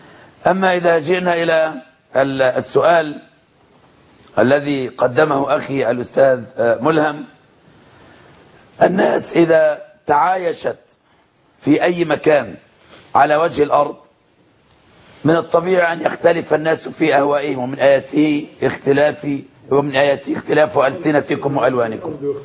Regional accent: Monufia Governorate, Egypt; أنا في قريتي كان عضو مجلس النواب عن المنطقة كلها كان أميا في عهد النظام السابق، كان أكبر حرامي جواميس في المنوفية كلها

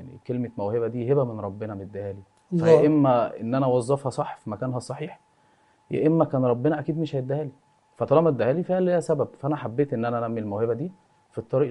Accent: Monufia Governorate, Egypt; born there; من مواليد المنوفية.

